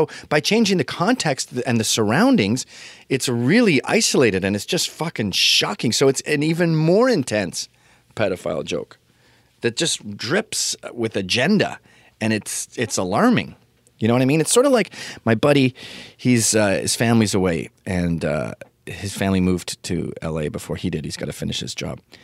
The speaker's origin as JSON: {"language": "English", "region": "Scotland", "country": "United Kingdom", "said": "Billy Connolly was big at our house because we're Scottish."}